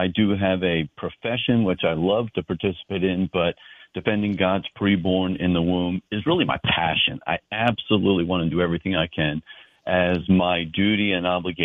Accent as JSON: {"language": "English", "region": "New Jersey", "country": "United States", "tie": "born or raised there", "moved": "as an adult", "lives_now": "Florida, United States", "said": "Well, I grew up in New Jersey, went to medical school up in New Jersey, and then came down to Florida for my residency program"}